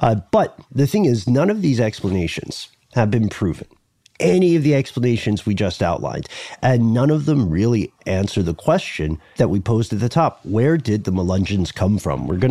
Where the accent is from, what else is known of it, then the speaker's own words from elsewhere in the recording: Los Angeles, California, United States; okay, I'm from Los Angeles, bro.